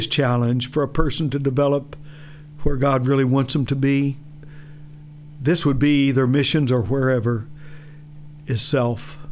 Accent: Midwest, United States; Me, I was raised in the Midwest.

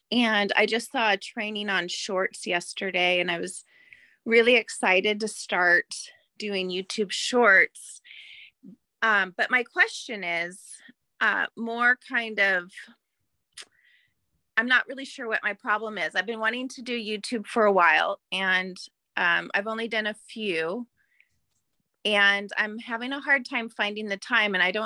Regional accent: Woodland, Washington, United States; I'm from Woodland, Washington.

